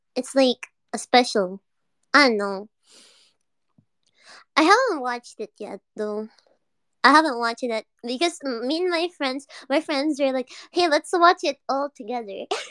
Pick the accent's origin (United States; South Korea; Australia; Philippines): Philippines; "Oh, I'm from the Philippines."